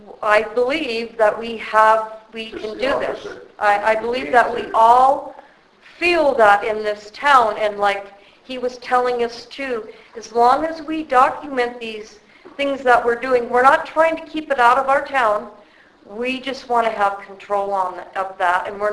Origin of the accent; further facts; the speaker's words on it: Boulder City, Nevada, United States; because I'm from Boulder City, Nevada, and we have a limited growth ordinance in our town.